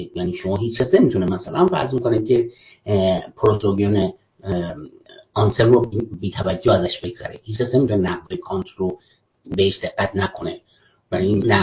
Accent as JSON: {"language": "Persian", "country": "Iran", "said": "ما خودمون به عنوان یک ایرانی مسلمان شیعه"}